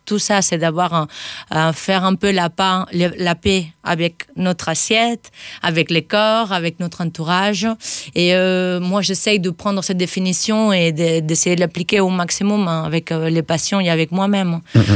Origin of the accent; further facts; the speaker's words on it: Spain; French is a second language; now in France; arrivé en Aveyron en 2017 après avoir vécu dans plusieurs pays de l'Europe. Donc avec mon accent, vous allez voir, ouais, je viens pas de France, je viens d'Espagne.